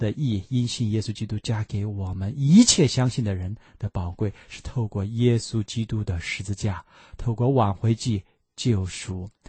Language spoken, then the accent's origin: Chinese; China; 我们中国人